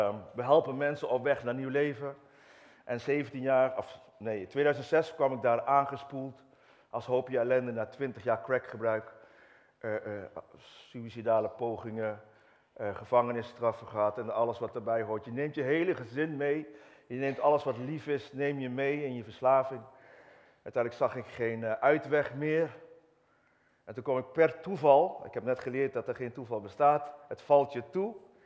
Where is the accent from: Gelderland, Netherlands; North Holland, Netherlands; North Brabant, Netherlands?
North Brabant, Netherlands; born there; Ik ben in Brabant geboren, katholiek.